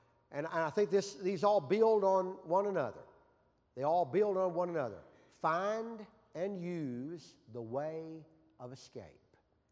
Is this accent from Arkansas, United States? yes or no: yes; Pocahontas, Arkansas, United States; I was born in February the 14th, 1960 in Pocahontas, Arkansas, in what was then the Randolph County Hospital.